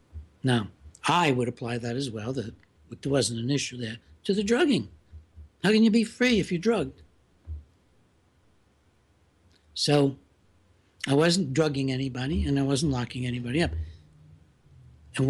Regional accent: Maryland, United States; My senator in my home state, J. Glenn Beall, was brave enough to go up against the most powerful constituency in Maryland

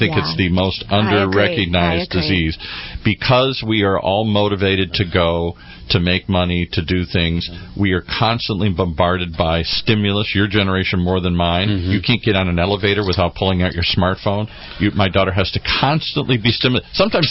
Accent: Michigan, United States; I grew up in Michigan. I've lost both of my parents several years ago.

